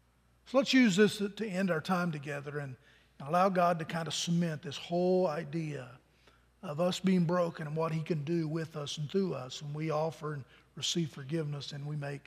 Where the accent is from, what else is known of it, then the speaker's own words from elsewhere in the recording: Pennington Gap, Virginia, United States; You know, I went to my hometown recently. And when you come into Pennington Gap, Virginia, there's only one way. Okay, my hometown's so small.